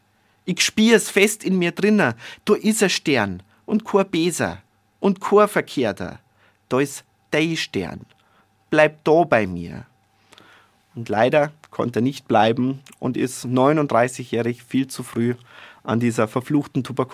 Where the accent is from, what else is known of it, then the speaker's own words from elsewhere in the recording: Partenkirchen, Bavaria, Germany; Am 19. darf ich in meiner Heimat in Partenkirchen